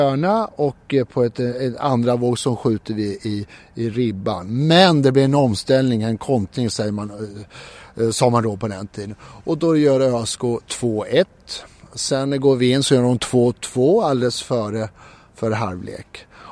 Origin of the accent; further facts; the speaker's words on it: Möllhyttan, Örebro County, Sweden; Ja, jag är utifrån en liten ort som heter Möllhyttan här, där jag är från i Västerrike. Och sen kom jag då till Degerfors, blev värvad då.